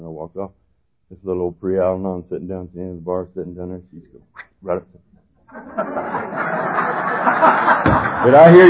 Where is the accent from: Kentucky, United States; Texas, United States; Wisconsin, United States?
Texas, United States; born there; I was born in Texas, and that don't make you an alcoholic